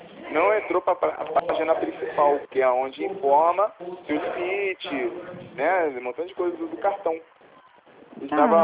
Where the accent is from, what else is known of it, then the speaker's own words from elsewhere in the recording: Rio de Janeiro, Brazil; Eu sou lá da Barra da Tijuca, cara.